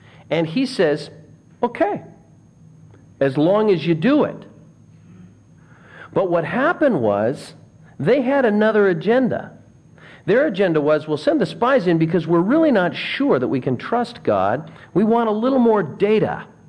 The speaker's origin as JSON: {"language": "English", "region": "California", "country": "United States", "moved": "as an adult", "said": "And I was from California, and I don't think I ever saw a completely cloudless summer in Southern California."}